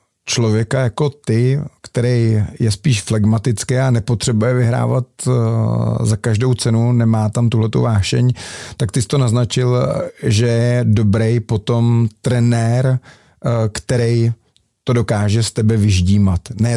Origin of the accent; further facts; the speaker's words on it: Plzeň, Plzeň Region, Czechia; my jsme oba Plzeňáci